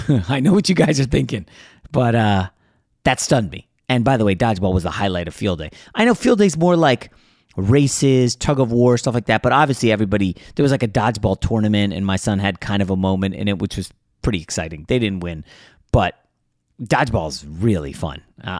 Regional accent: Virginia, United States; Actually lives kind of near where I grew up in Virginia right now

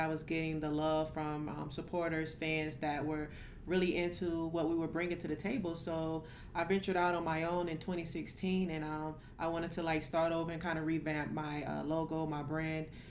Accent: Wilmington, North Carolina, United States; now in Atlanta, United States; I'm from Wilmington, North Carolina, graduated from James Madison University, and now, like Swin said, I'm an ATL resident.

